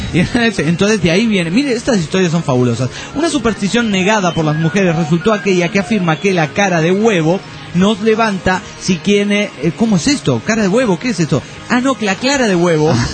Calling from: Necochea, Buenos Aires Province, Argentina; Muy bien, acá en Necochea, cagándonos de frío.

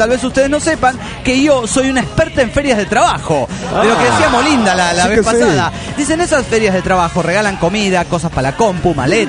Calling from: La Plata, Buenos Aires Province, Argentina; Hola, soy … de La Plata, Argentina.

